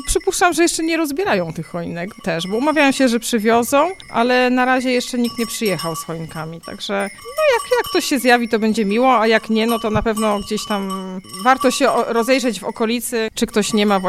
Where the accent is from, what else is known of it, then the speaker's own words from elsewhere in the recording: Wrocław, Lower Silesian Voivodeship, Poland; also born or lived in Jordan; Pochodzimy z Wrocławia i mieszkaliśmy troszkę za granicą. Ostatnie nasze takie miejsce zamieszkania to była Jordania.